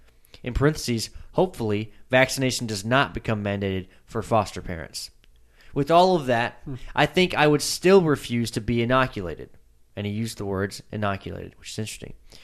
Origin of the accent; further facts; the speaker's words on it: Lindale, United States; I think he's in Lindale, my hometown